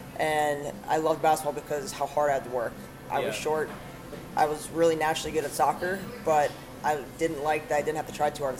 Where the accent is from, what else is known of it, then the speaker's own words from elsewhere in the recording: New Jersey, United States; moved away as an adult; now in Orange County, United States; Born and raised in New Jersey. Moved out to Orange County 3.5 years ago, almost 4 years ago now, to pursue my graduate degree in molecular muscle exercise physiology under the amazing Dr. Andy Galpin.